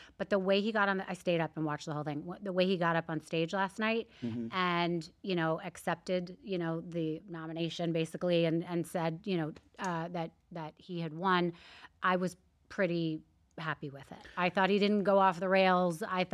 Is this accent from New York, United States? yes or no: yes; New York, United States; I'm from New York and I moved here in mm-hmm. the last year.